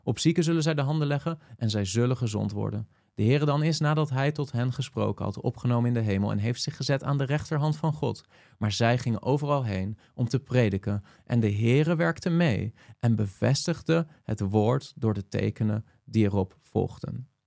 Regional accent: Netherlands; die wij vandaag de dag als Nederlanders uit de 21ste eeuw misschien niet vanzelfsprekend zo zouden interpreteren

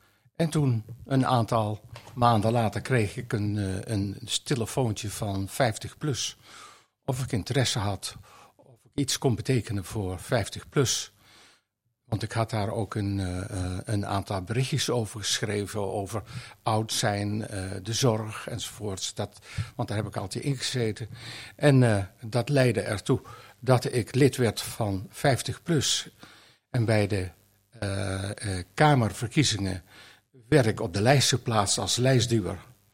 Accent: North Brabant, Netherlands; moved away as an adult; now in Almelo, Netherlands; Ik woon sinds 45 jaar in Almelo, maar ik kom van oorsprong uit Brabant. Dus ik ben een Brabander.

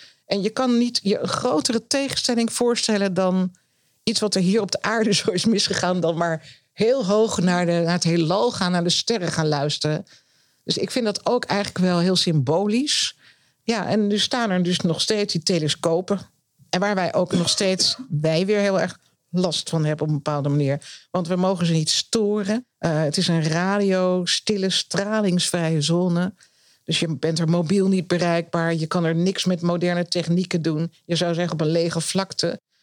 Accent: Groningen, Netherlands; Ik ben opgegroeid in Groningen.

